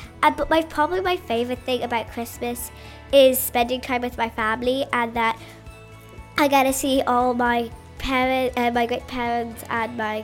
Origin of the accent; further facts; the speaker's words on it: Glasgow, Scotland, United Kingdom; I'm from Glasgow, Sliabhera